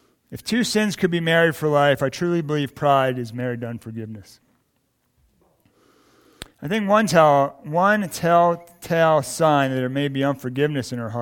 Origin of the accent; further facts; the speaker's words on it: Maryland, United States; also born or lived in Oregon; I got saved in 2003 in Coos Bay, Oregon. In 2004, I moved back to my hometown, Maryland. After living out west for 8 years